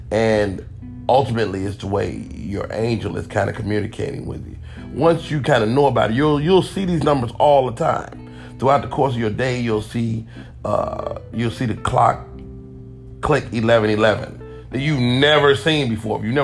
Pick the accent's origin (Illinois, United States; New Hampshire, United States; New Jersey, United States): Illinois, United States; Chicago; My mother's claim to fame is that, well, we're from Chicago.